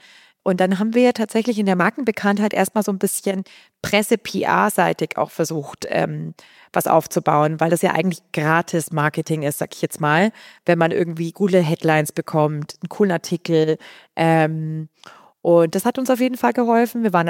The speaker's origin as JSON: {"language": "German", "region": "Bavaria", "country": "Germany", "said": "Also ich komme aus Bayern, ich bin mit Brot und Brezen groß geworden, ja."}